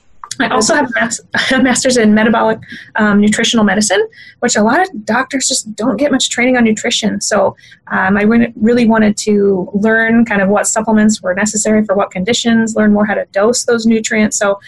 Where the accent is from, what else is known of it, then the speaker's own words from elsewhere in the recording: Midwest, United States; I was raised again in the Midwest, and my family just never really took us as children to see the doctors.